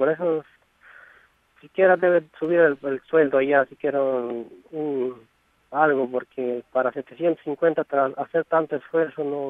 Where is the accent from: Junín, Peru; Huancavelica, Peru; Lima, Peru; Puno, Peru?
Junín, Peru; Huancayo; Fue la primera vez porque yo soy de Huancayo, y allá no hace mucho frío.